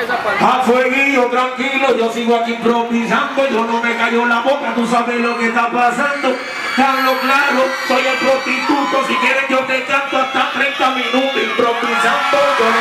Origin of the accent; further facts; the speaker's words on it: Puerto Rico; Y ustedes saben que yo soy puertorriqueño